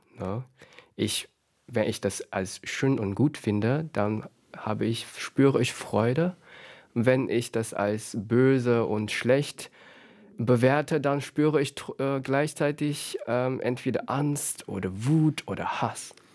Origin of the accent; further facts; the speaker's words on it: China; German is a second language; Mindestens bei uns in China, die Stereotype, diese Inhalte in der Schublade von Jungfrau sind